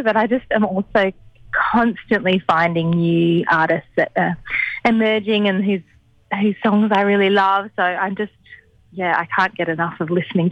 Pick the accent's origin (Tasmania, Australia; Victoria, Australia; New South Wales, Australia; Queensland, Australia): Tasmania, Australia; I'm from Tasmania, and I just can't stop myself from writing songs.